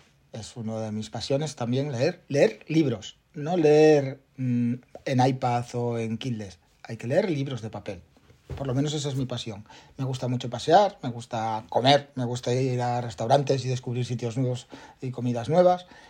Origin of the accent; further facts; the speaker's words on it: Cantabria, Spain; Bueno, sí, soy cántabro y casi siempre he vivido aquí, pero una temporada que viví en Ámsterdam, en los Países Bajos.